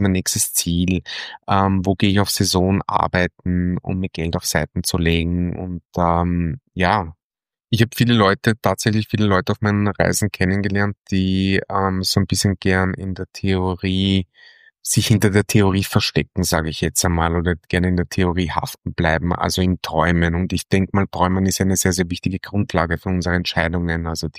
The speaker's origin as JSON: {"language": "German", "region": "Vienna", "country": "Austria", "said": "Wie unschwer zu hören ist, komme ich aus Wien und war 7 Jahre auf Langzeitreise."}